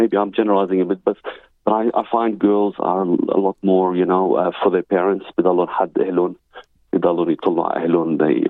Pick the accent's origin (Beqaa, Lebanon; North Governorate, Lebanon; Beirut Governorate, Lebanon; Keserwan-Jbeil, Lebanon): Beirut Governorate, Lebanon; Beirut; born there; أنا يعني أنا خلقت بلبنان ببيروت، وأنا كنا أربع أخوة